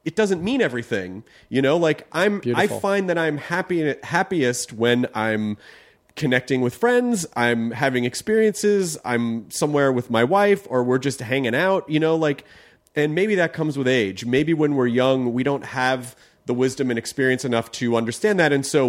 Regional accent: the South, United States; And you know, like I grew up in the South

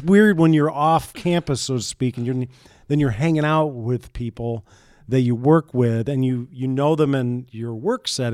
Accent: St. Joseph, United States; fat kid growing up in St. Joe, watching the station, watching the Cubs

